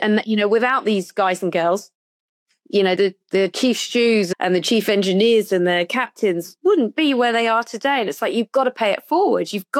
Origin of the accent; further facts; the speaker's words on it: United Kingdom; And especially for me, I'm British.